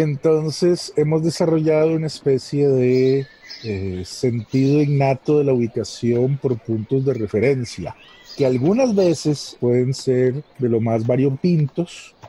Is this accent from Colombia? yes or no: no; Costa Rica; soy costarricense.